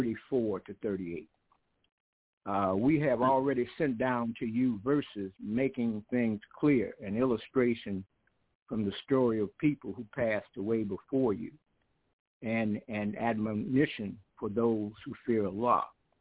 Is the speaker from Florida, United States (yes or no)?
no; Chicago, Illinois, United States; born there; Yeah, I was born in Chicago myself, but I'm one generation from it. I claim Mobile.